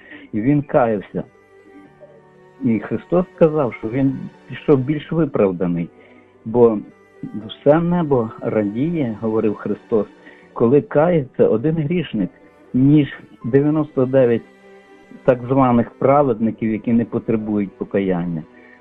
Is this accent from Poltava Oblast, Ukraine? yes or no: no; Lviv, Lviv Oblast, Ukraine; я зі Львова.